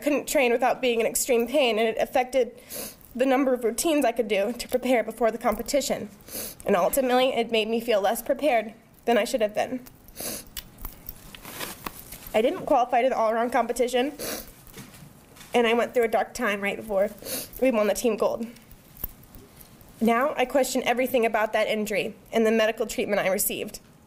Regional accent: Lansing, Michigan, United States; I started seeing Larry Nassar at the age of eight, right here in my hometown of Lansing.

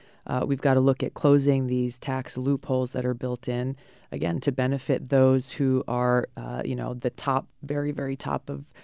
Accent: Hawaii, United States; not only in my home state of Hawaii

